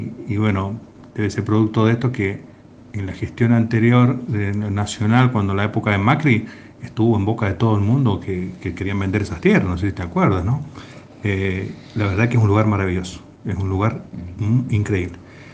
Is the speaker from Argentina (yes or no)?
yes; Vista Flores, Mendoza, Argentina; la verdad que nací y criado en Vistaflores, precisamente, ahí muy cerquita de Campo de los Andes.